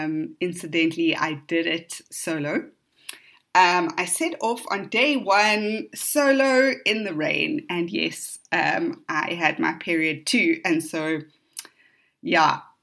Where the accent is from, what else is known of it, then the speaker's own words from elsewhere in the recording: Oviedo, Asturias, Spain; English is a second language; It is from my hometown, Oviedo.